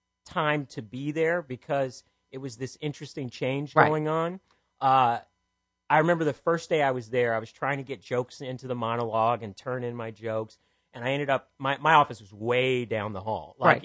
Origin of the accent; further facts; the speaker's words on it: Cupertino, California, United States; also born or lived in Los Angeles; I was born in Los Angeles. I grew up in Northern California.